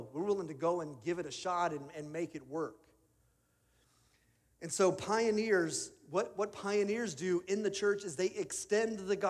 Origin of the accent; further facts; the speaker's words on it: Pacific Northwest, United States; I grew up in the Northwest, and I'll grant you that. I didn't grow up in the South, but I never heard it.